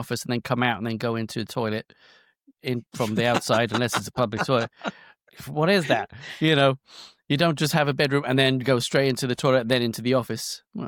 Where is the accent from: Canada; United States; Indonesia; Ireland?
Ireland; I can say that because I'm Irish.